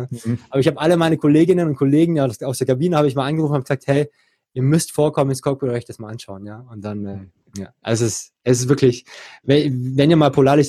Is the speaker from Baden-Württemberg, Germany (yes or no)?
yes; Ludwigsburg, Baden-Württemberg, Germany; ich bin in Ludwigsburg groß geworden, ja, und wohne bald in Frankfurt, ja.